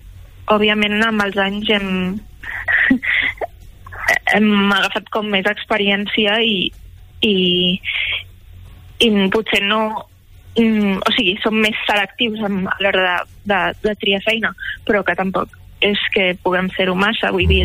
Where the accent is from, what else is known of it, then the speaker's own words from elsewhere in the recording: Catalonia, Spain; som tots del Baix Empordà, i la majoria doncs tenim entre 18 i 25 anys i som estudiants.